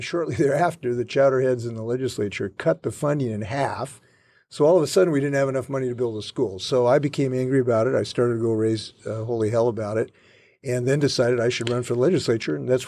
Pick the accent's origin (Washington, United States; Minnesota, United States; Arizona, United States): Washington, United States; Seattle; Seattle, Washington. My dad was a coach and biology teacher.